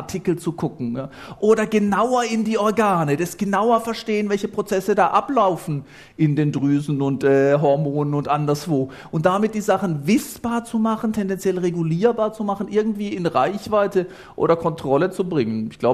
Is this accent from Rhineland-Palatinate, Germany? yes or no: no; Baden-Württemberg, Germany; ich komme aus dem Hochschwarzwald, aus dem ganzen südlichen Hochschwarzwald, Feldberggebiet. Und natürlich sind wir auch Alemannen.